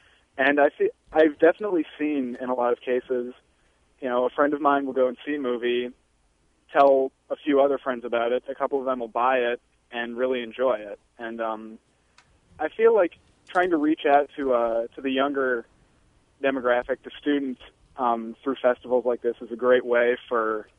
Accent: Iowa City, Iowa, United States; Well, I'm from Iowa City, but I went to college in Beloit, Wisconsin

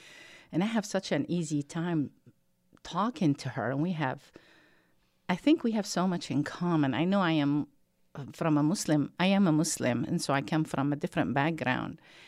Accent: Damascus, Damascus Governorate, Syria; now in United States; I, as a Muslim growing up in Damascus, Syria

